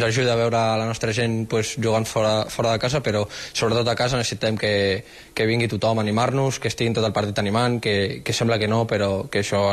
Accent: Catalonia, Spain; els que som catalans

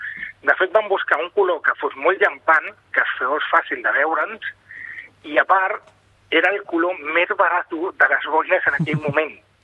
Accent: Catalonia, Spain; i jo sóc català

